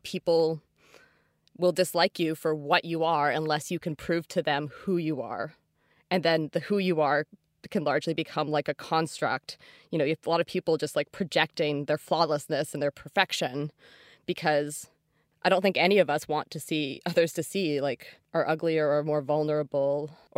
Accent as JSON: {"language": "English", "town": "North Vancouver", "region": "British Columbia", "country": "Canada", "tie": "born or raised there", "said": "Like, I grew up in North Van, and I was at a public elementary school in a very like gentrifying neighborhood."}